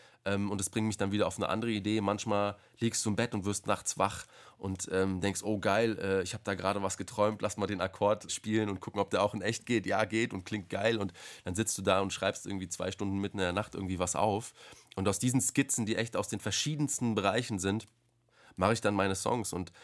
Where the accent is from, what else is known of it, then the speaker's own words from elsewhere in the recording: Hesse, Germany; da das hier auch meine Heimat ist im Rhein-Main-Gebiet